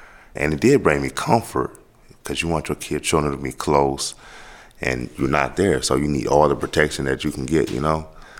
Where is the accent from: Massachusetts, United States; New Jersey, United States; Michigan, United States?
Michigan, United States; Muskegon; I'm from Muskegon, Michigan. Currently, I'm incarcerated at Lakeland Correctional Facility.